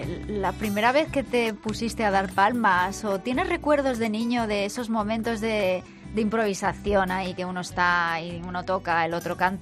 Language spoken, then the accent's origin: Spanish; Madrid, Community of Madrid, Spain; somos muchos madrileños, pero en el fondo estamos siempre en los mismos lugares, nos movemos poco, ¿eh? Hay poco movimiento, nos quedamos en nuestros barrios.